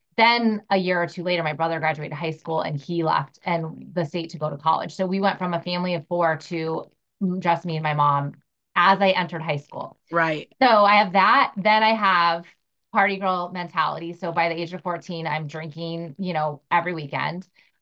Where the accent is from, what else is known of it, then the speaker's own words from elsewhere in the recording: San Diego, California, United States; So I grew up in San Diego, but my family's originally from Utah.